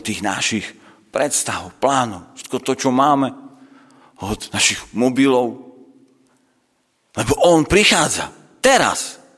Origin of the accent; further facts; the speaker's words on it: Bratislava, Bratislava Region, Slovakia; My v Bratislave, my sme to, alebo z Bratislavy, lebo v Bratislave nie som Bratislavčania, hovoríme, že hľa.